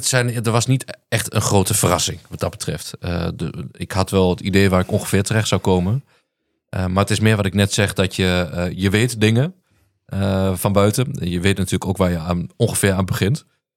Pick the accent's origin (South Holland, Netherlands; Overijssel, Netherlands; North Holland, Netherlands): Overijssel, Netherlands; ik ben in Twente geboren en opgegroeid.